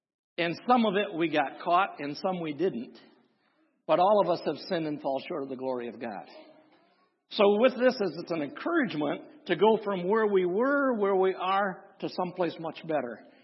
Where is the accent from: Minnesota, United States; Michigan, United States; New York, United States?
Michigan, United States; Onaway; Well, some people would say I'm from Onaway, but I'm really from darkness.